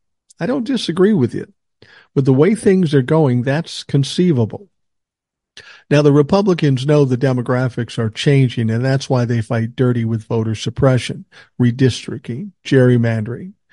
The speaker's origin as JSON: {"language": "English", "region": "Washington", "country": "United States", "tie": "born or raised there", "said": "I am born and raised in Washington State. So, of course, Western Washington is deeply blue where I live"}